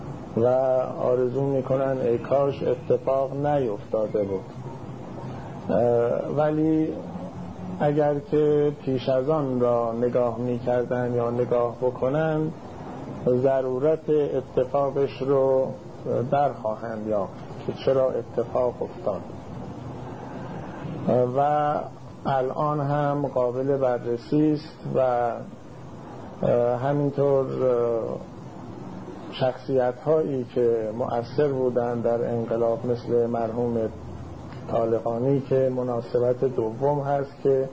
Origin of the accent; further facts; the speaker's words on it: Iran; اون راننده وقتی فهمید ما ایرانی هستیم شروع کرد پرسجو کردن